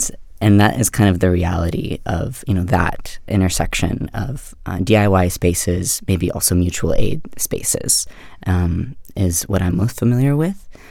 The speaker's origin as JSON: {"language": "English", "town": "San Diego", "region": "California", "country": "United States", "tie": "born or raised there", "said": "I grew up in Kumeyaay Land in San Diego, in between Scripps Ranch, Mira Mesa, National City, Chula Vista, where my Lola was."}